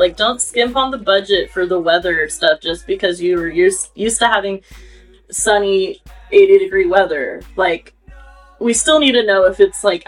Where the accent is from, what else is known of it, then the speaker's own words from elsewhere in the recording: the South, United States; I am, I'm from the South, and we have like pretty wild weather.